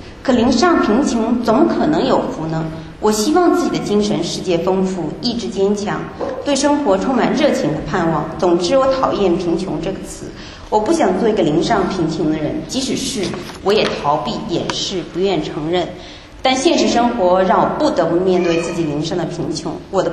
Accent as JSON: {"language": "Chinese", "region": "Anhui", "country": "China", "tie": "born there", "said": "我出生在安徽一个小城的普通家庭"}